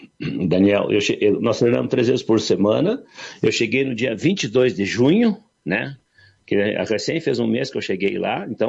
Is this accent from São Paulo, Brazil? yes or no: no; Bagé, Rio Grande do Sul, Brazil; eu sou natural, dizer para os ouvintes que eu sou natural de Bagé, né?